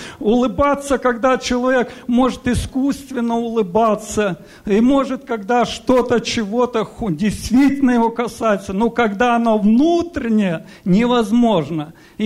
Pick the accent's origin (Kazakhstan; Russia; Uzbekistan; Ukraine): Kazakhstan; родом из Казахстана.